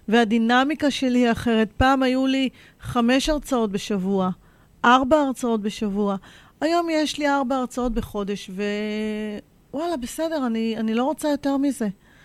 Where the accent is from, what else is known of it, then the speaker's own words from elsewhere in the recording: Pardes Katz, Tel Aviv District, Israel; אני גדלתי איתה בבית של סבא וסבתא שלי בפרדס קץ.